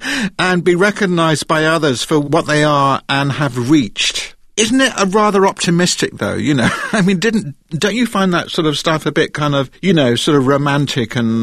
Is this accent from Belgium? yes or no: no; United Kingdom; because I'm a Brit, okay?